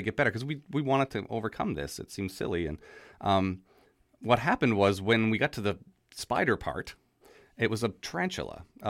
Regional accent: Newfoundland and Labrador, Canada; accent: Newfie; Just like we talked about my Newfie accent, never heard the Newfie accent.

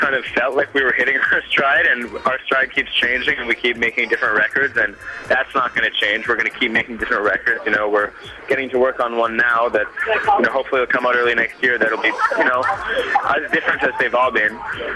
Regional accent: Canada; We screwed up by signing to being Canadian band signed to a U.S. label

